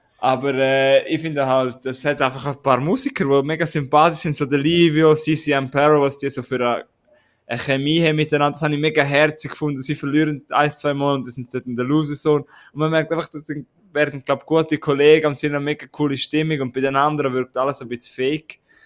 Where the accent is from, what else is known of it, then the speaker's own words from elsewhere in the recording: Switzerland; wir sind auch Schweizer